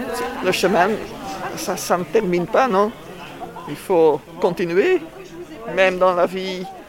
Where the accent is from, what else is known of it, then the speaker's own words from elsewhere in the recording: Leuven, Flanders, Belgium; Je suis flamande même. Leuven, Louvain.